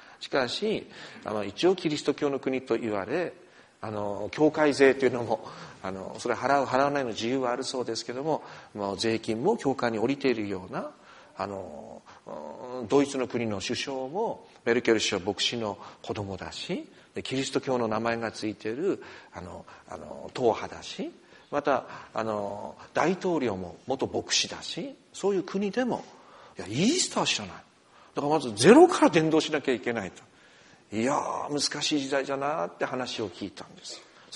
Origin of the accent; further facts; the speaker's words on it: Kyushu, Japan; 私も九州出身だけれど、